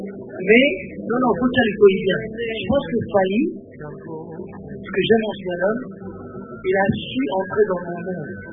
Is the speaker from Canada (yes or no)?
no; DR Congo; je suis congolais